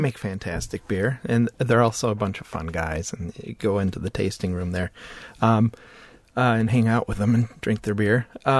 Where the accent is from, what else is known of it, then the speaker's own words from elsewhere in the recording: Marshfield, Wisconsin, United States; I'm originally from Marshfield, so I go to Blue Heron.